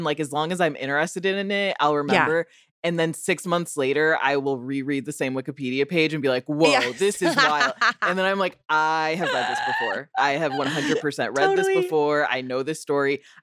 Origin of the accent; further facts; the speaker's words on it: Rockford, Illinois, United States; I will say one of my favorite wiki places to start my hometown, Rockford, Illinois.